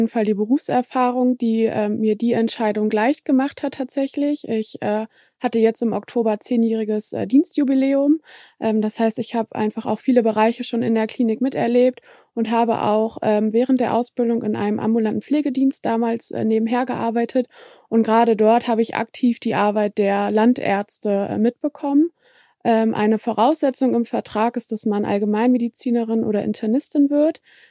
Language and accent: German; Hanover, Lower Saxony, Germany; Ich komme selber auch aus Hannover und habe hier auch Lebensumstände